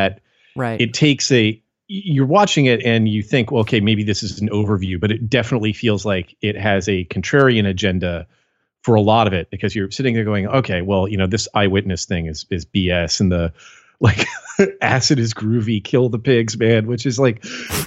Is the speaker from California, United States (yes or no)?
yes; California, United States; I grew up in the Bay Area. I knew a lot of people who were there for the counterculture, you know, in the 60s